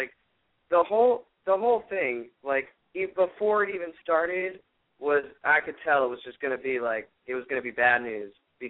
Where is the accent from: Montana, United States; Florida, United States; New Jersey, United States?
New Jersey, United States; I'm from New Jersey.